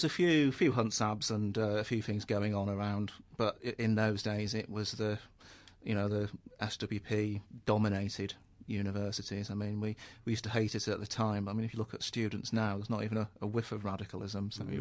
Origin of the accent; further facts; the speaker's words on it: Manchester, North West England, United Kingdom; born there; I'm Mancunian by birth.